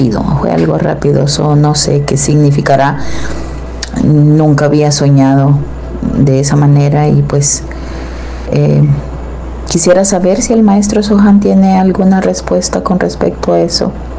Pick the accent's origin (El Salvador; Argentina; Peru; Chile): El Salvador; como por ejemplo una de las masacres que hubo en mi país, en El Salvador